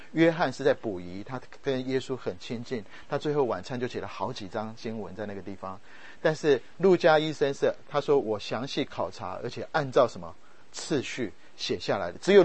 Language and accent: Chinese; Japan; 我在日本长大，